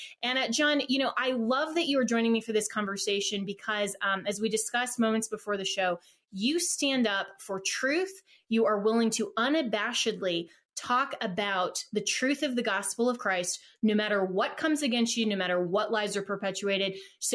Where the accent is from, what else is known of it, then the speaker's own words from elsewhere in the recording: Colorado, United States; Colorado is my home state.